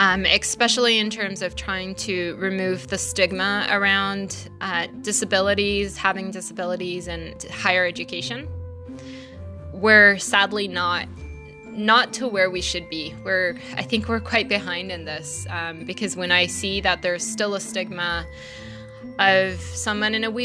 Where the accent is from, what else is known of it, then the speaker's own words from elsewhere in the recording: Malaysia; When I grew up in Malaysia, I did go to a private school